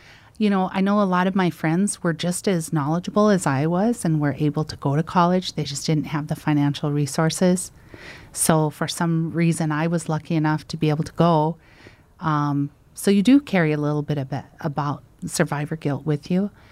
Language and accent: English; South Dakota, United States; I'm from Cheyenne River Sioux Tribe.